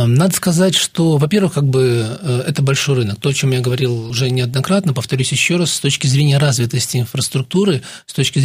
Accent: Belarus; мы, белорусы

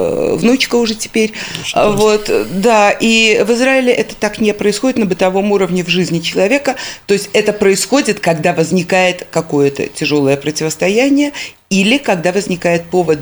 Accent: Belarus; мы понимали, что мы белорусы

